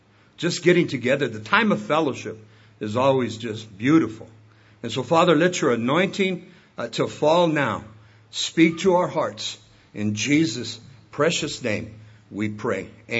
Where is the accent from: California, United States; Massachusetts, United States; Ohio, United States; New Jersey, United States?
California, United States; I'd like to just tell you a little bit about myself, because I came from Southern California, and I want you to pick up on this.